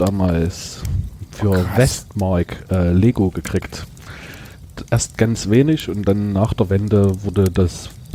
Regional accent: Thalheim, Saxony, Germany; Du würdest mich in Thalheim antreffen, das ist im schönen Erzgebirge, also Kreis Stolberg, jetzt Erzgebirgskreis. Und ich habe damals in so einer Plattenbausiedlung gewohnt

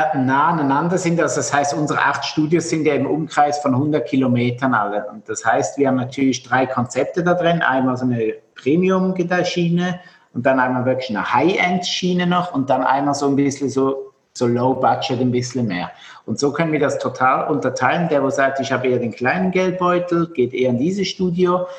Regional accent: Switzerland; moved away as an adult; now in Germany; Ja, also ich bin eigentlich ursprünglich Schweizer, komme aus der Schweiz, bin gelernter Physiotherapeut.

